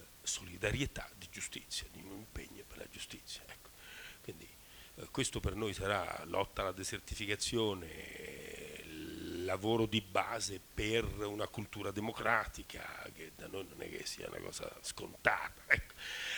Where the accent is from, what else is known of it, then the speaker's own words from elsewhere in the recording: Rome, Lazio, Italy; Ecco, lì sento come romano una forte contraddizione.